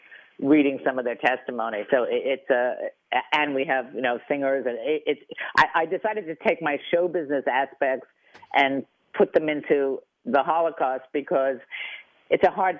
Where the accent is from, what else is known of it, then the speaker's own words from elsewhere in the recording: New York, United States; You know, I come from New York, so like when it was Puerto Rican Day, we were all Puerto Rican.